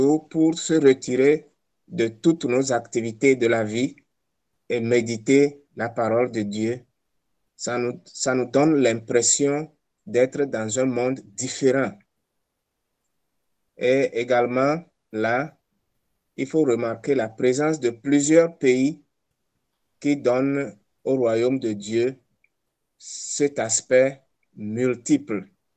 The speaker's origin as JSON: {"language": "French", "country": "Togo", "said": "Nous avons beaucoup rêvé d'organiser cette même chose chez nous, au Togo"}